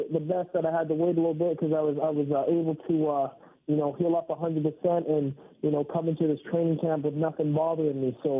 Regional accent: Canada; I'm born and raised in Canada

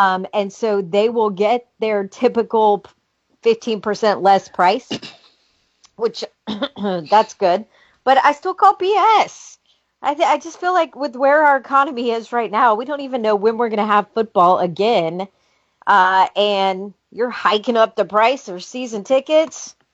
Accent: Georgia, United States; My family owns a small business. They own a restaurant and a bar in my hometown back south of Atlanta.

